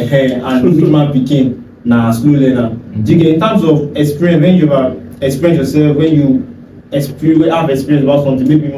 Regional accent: Ogun, Nigeria; also born or lived in Lagos; I'm from Ogun State. So I came all the way from Ogun State to school years in Lagos State.

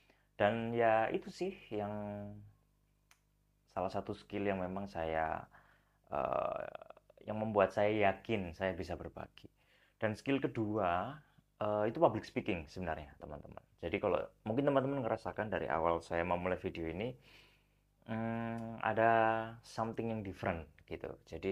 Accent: East Java, Indonesia; kalau bahasa kita orang Surabaya, Sidoarjo itu kayak gemes gitu ya.

